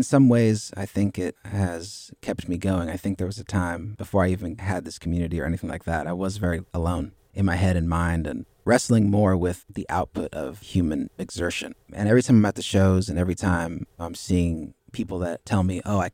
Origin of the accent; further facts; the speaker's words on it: Monrovia, Montserrado, Liberia; born there; I was born in Monrovia.